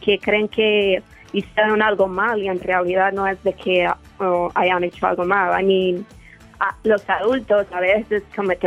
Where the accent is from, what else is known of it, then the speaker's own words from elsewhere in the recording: Guanajuato, Mexico; now in United States; De Guanajuato.